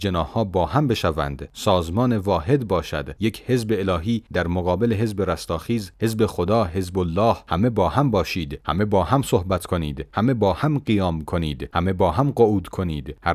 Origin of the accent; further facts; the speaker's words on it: Qom, Iran; من قمی هستم اما برای نجف متاسفم